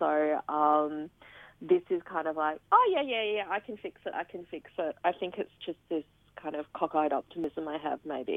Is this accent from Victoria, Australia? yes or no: yes; Melbourne, Victoria, Australia; I'm from Melbourne, it doesn't get that humid.